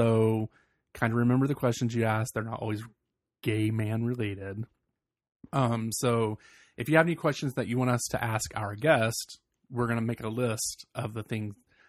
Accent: Virginia, United States; I'm like, I'm from Virginia.

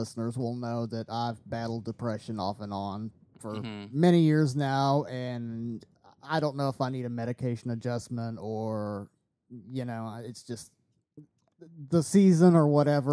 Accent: United States; No, motherfucker, I'm a redneck from Polk County.

